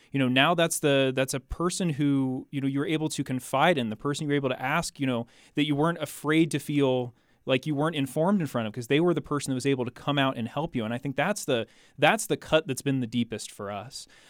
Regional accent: Ohio, United States; I'm from Central Ohio

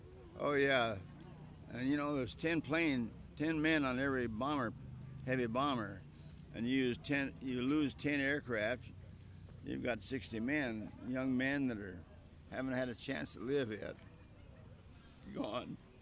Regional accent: West Coast, United States; now in Des Moines, United States; and I live in Des Moines at this point. I'm originally from the West Coast.

